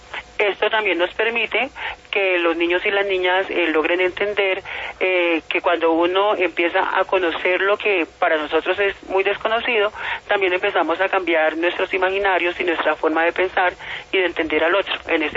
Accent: Cali, Valle del Cauca, Colombia; yo soy una mujer caleña, trabajo acá en el IED Altamira Suroriental, localidad cuarta

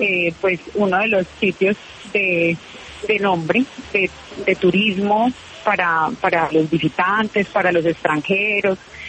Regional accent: San Andrés, San Andrés and Providencia, Colombia; Yo no nací en San Andrés, pero me trajeron muy pequeña.

